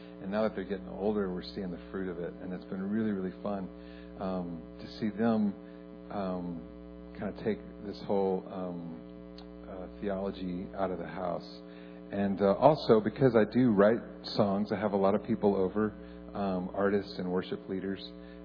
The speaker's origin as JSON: {"language": "English", "town": "Houston", "region": "Texas", "country": "United States", "tie": "born or raised there", "also_born_or_lived": "Dallas", "said": "When I was 16 years old, we moved from Houston, Texas, to Dallas, Texas."}